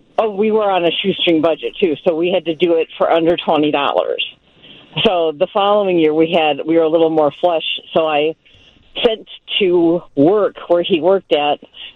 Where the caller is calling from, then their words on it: Schererville, Indiana, United States; I am in Schererville, Indiana.